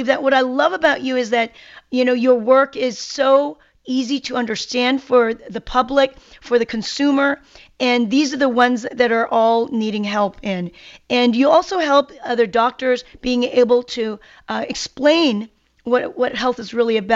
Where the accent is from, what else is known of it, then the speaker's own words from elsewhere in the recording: South Korea; I'm from Korea, and in my culture, going into a sauna has been a natural thing. I've been doing, I'm 55 now this year. I mean, going on 55.